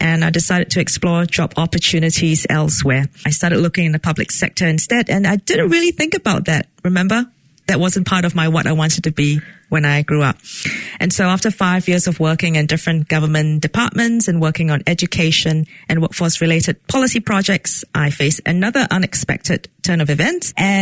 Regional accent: Singapore; moved away as an adult; now in New Zealand; Well, I'm from Singapore and I came to Aotearoa, New Zealand more than 10 years ago.

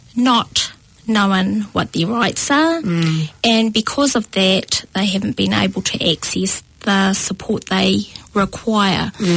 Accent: Pukekohe, Auckland, New Zealand; I was born and bred in Pukekohe.

